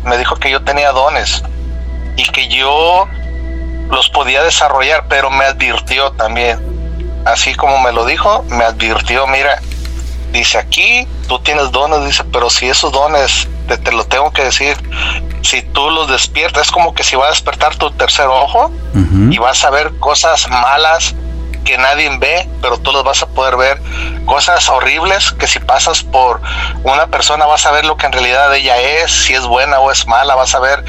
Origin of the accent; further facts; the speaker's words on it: Mexico; Yo tenía a mi madre en México y un día, Nacho, yo soñé, pero yo siento que no era sueño, porque yo veía a mi pueblo